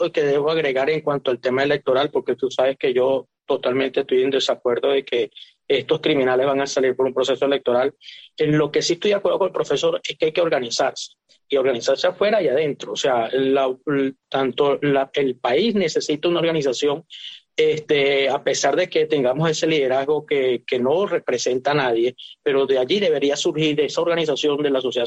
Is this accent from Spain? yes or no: no; Barinas, Venezuela; porque soy de Barinas y estoy en todos los grupos de Barinas